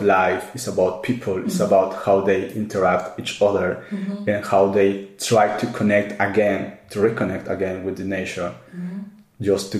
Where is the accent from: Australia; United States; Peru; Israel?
Peru; English is a second language; really like Peruvian food. I try a lot of food in different countries, in different parts. But for me, it's my hometown, and for sure, I really miss food.